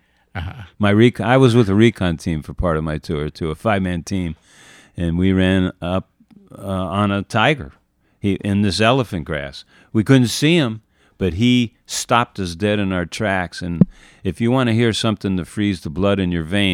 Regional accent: Ohio, United States; No, I came back in Ohio. Okay. I mean, I was from Ohio.

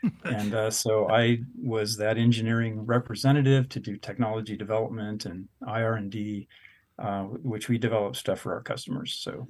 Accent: Renton, Washington, United States; also born or lived in Seattle; So I'm a Seattle native, born and raised in West Seattle. But at the tender age of five, we moved to Renton.

